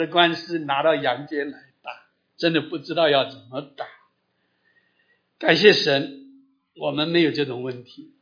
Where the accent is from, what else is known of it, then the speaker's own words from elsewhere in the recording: China; 我说你不知道我们中国人啊，我说我们中国人，我不吃饭我都要把你钱付了，我不会欠你一毛钱的。